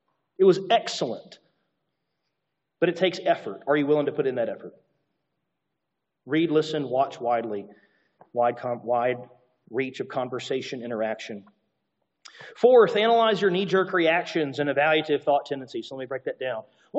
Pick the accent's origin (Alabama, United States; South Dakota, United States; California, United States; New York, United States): Alabama, United States; I grew up in Alabama, okay?